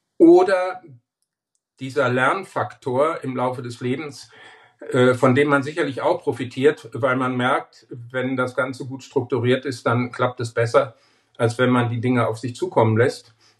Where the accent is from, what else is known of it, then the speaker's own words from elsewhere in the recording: Bad Eilsen, Lower Saxony, Germany; also born or lived in Hagen / Hanover / Braunschweig; Aber dort war ich nur 7 Jahre und dann gingen wir nach Niedersachsen, Hannover, Braunschweig und dann Bad Eilsen in der Nähe von Bückeburg. Dort habe ich mein Abitur gemacht und fühle mich eigentlich so als Niedersachse, als vielleicht auch Abkömmling des Weserberglands.